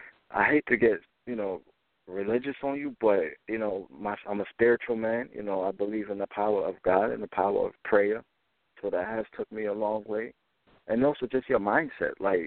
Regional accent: Harlem, New York, United States; You know, I'm originally from Harlem, New York, you know, and at that time, growing up in Harlem, it wasn't the easiest thing to do.

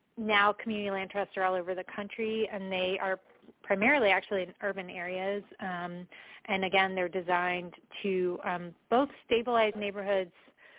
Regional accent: Richmond, Virginia, United States; I grew up here in the Richmond area, and then I moved away for a long time, and I came back.

